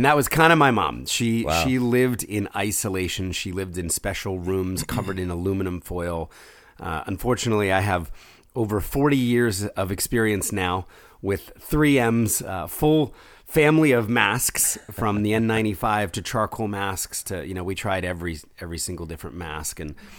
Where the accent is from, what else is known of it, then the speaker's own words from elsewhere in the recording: New Jersey, United States; also born or lived in Philadelphia; Well, I was born in Philadelphia in a very middle-class family. My dad was a business guy, something to do with electrical engineering. And my mom was a writer. And when I was four, we moved into this very ugly gray house in South Jersey